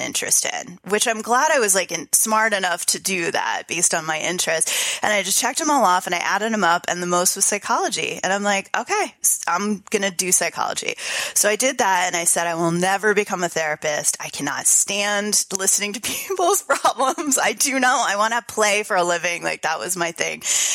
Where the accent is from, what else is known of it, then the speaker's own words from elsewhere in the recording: New Jersey, United States; which talk about a different culture change from growing up in New Jersey.